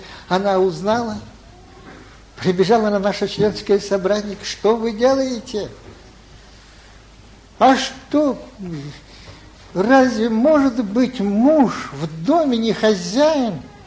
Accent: Moldova; Мы из Молдавии трудились на Курилах, вот сейчас на Сахалине.

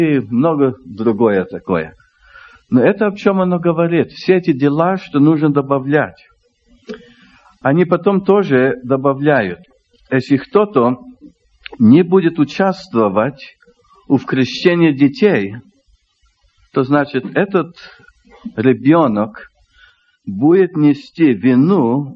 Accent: Montreal, Quebec, Canada; Это французская часть Канады, Квебек. То я там вырос, в городе Монтреале.

